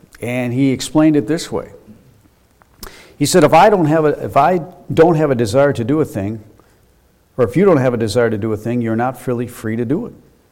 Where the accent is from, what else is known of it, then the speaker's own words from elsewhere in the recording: United States; You know, as an American, I personally value freedom a lot.